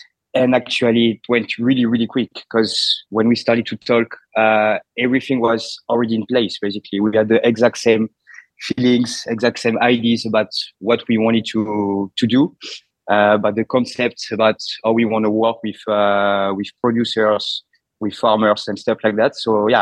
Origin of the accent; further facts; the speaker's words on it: Bordeaux, Nouvelle-Aquitaine, France; English is a second language; moved away as an adult; I was working in fine dining restaurants in Paris, in Bordeaux, my hometown. And then I traveled to the US for a year to learn how to speak properly English.